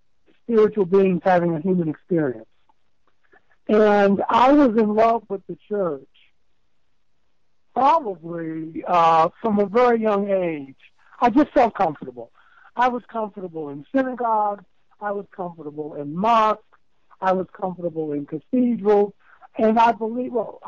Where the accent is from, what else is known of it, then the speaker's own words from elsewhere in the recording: Baltimore, Maryland, United States; also born or lived in New York; living in New York, but even before New York, growing up in Baltimore, Maryland, moving from the inner city projects to a predominantly Jewish neighborhood